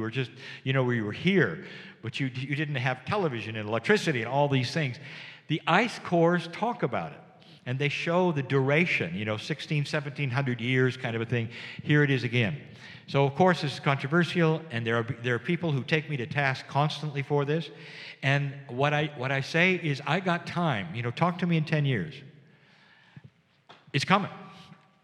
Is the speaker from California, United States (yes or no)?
yes; San Diego, California, United States; I'm from San Diego, California. We get almost no rain.